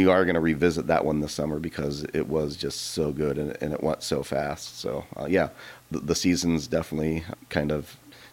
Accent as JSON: {"language": "English", "region": "Pennsylvania", "country": "United States", "tie": "born or raised there", "said": "There's a brewery in my hometown in Pennsylvania where I grew up"}